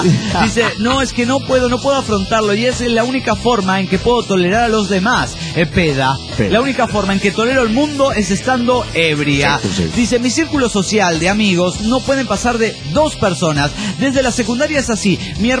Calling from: Mexico City, Mexico; Les mando un saludo desde el acalorado DF mexicano.

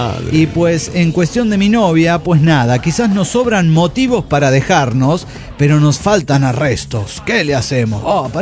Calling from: Coacalco, State of Mexico, Mexico; de Coacalco, Edomex.

